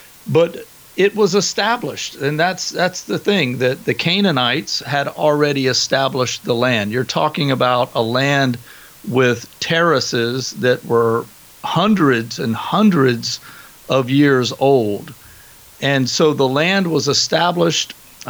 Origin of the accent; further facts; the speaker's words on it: South Carolina, United States; I'm from South Carolina originally, so I'm not a huge fan of the snow.